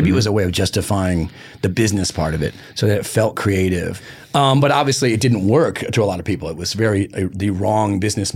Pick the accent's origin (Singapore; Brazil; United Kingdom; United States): United States; Detroit, Michigan; I'm from Detroit and it's kind of hard to play drums in a 10-gallon hat